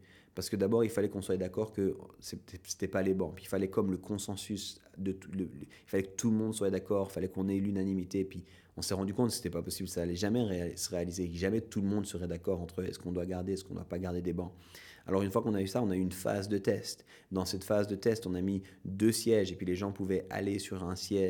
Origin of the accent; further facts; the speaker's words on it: Switzerland; En tant que Suisse, quand on regarde ce qui se passe dans le monde au niveau politique, c'est des fois assez compliqué pour nous à comprendre